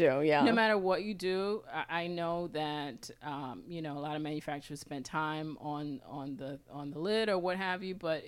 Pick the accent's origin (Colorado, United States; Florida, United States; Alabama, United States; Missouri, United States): Florida, United States; It's kind of muggy, but I'm from Florida, and so I'm used to it, and I love it.